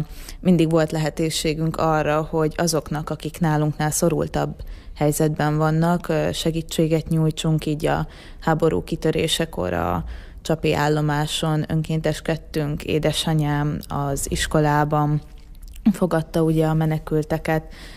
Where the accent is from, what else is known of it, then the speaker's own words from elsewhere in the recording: Chop, Zakarpattia Oblast, Ukraine; Kárpátaljáról származom, egy kisvárosból, a határ mentén Csapról.